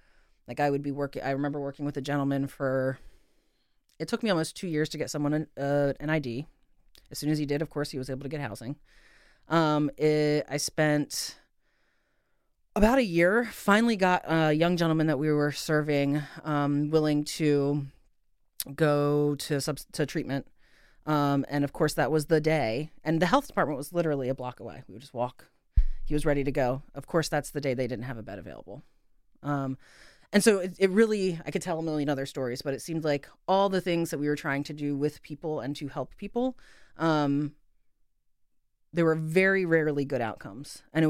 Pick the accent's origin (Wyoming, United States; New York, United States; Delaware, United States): Delaware, United States; Bear; I'm a Delawarean. Born and raised in Bear before it was current day Bear, when there were still some farm fields there.